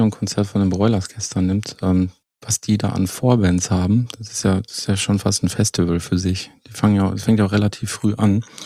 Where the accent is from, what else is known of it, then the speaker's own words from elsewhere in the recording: Herten, North Rhine-Westphalia, Germany; Weil ja auch tatsächlich in meiner alten Heimat Herten